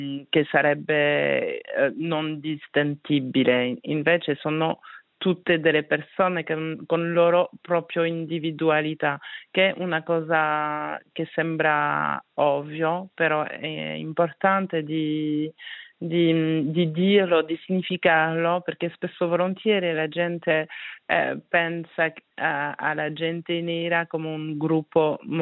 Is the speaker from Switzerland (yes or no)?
yes; Switzerland; la mia cultura è proprio svizzera, nel senso che sono nata in Svizzera, la mia madre è svizzera tedesca